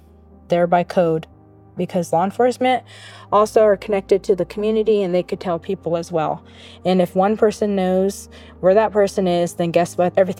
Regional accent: Hoopa, California, United States; We grew up poor here on the Hoopa Indian Reservation.

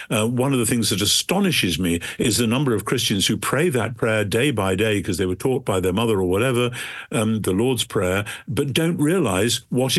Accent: United Kingdom; me as a Brit, writing a book which is obviously partly aimed into the American situation.

